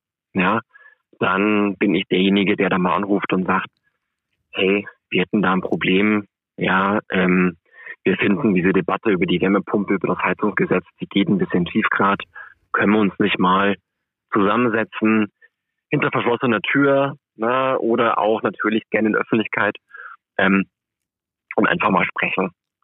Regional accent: Tirschenreuth, Bavaria, Germany; now in Berlin, Germany; Ich komme aus Tirschenreuth in der schönen Oberpfalz im Stiftland. Wohne jetzt aber in Berlin seit über 10 Jahren, bin 40 Jahre alt

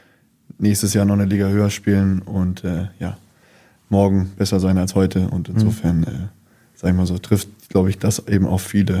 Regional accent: Emden, Lower Saxony, Germany; born there; gerade als gebürtiger Emder

